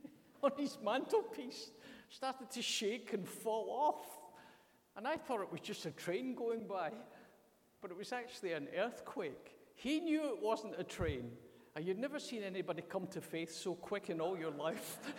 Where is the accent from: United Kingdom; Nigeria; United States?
United Kingdom; Callander, Scotland; As I say, I come from Callander. If you live in the West Coast, and particularly around Callander and the Trossachs, you value your leather